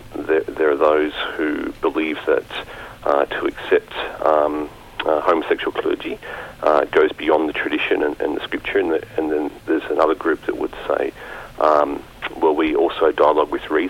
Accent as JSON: {"language": "English", "country": "Australia", "said": "I'm an Australian at heart and I want to stay in Australia."}